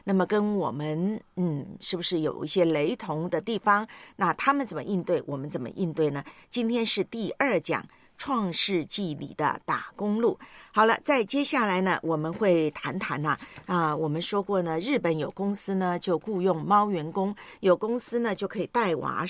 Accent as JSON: {"language": "Chinese", "country": "Taiwan", "tie": "born or raised there", "said": "我的老家台湾"}